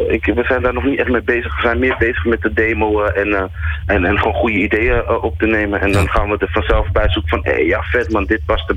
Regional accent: Amsterdam, North Holland, Netherlands; Dus als jong jongetje liep ik al in de stad. En natuurlijk kom ik uit Amsterdam.

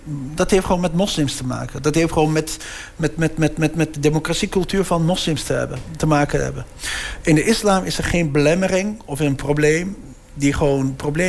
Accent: Netherlands; also born or lived in Turkey; Voor duidelijkheid, mijn moederland is Nederland.

